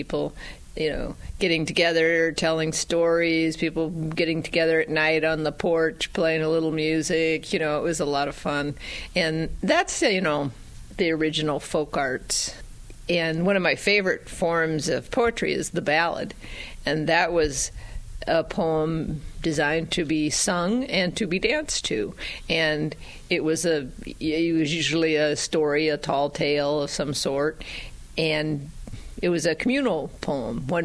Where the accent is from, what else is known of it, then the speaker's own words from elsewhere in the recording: Manning, Iowa, United States; also born or lived in Carroll, United States / Davenport, United States; now in Ames, United States; I'm from Iowa. I was born in Carroll, Iowa, in Carroll County, and my mother's family homesteaded in Carroll County. I grew up in Manning, and then we moved to Davenport, so I've been on both sides of the state, lived in Iowa City, and now I live in Ames